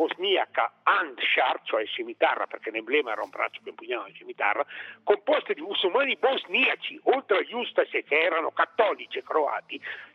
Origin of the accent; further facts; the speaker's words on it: Trentino-Alto Adige, Italy; also born or lived in Lombardy; che vivo a Malosco, pur essendo lombardo di nascita sono d'adozione trentino praticamente da sempre